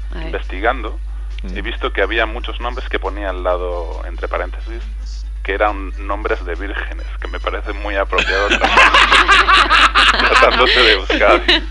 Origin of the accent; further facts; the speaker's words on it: Bilbao, Basque Country, Spain; also born or lived in Basauri; yo soy de Bilbao, ¿eh?